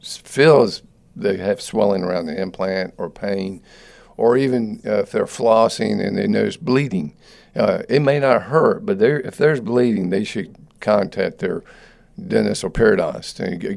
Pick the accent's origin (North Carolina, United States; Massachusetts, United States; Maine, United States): North Carolina, United States; Durham; now in Raleigh, United States; Now, I'm from Durham. We call it pyorrhea over there.